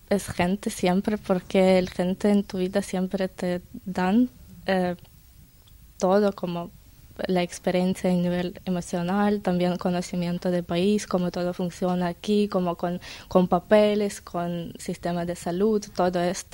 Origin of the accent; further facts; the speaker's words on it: Ukraine; Spanish is a second language; moved away as an adult; Cuando empezó, salí de Ucrania como 3 días, estaba 3 días en camino hasta la frontera. Vivía en Polonia un tiempo corto, como 2 meses